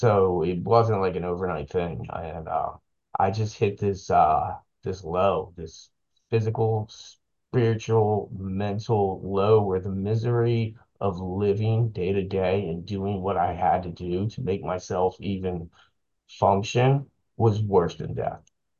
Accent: Edgewood, Maryland, United States; I get to give back because I grew up in Edgewood in Harford County, so I get to give back to a community which I ravaged.

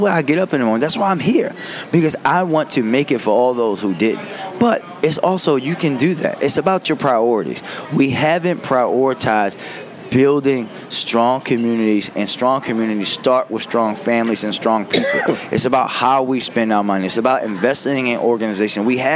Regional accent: Baltimore, Maryland, United States; I survived growing up in Baltimore in the 90s, right?

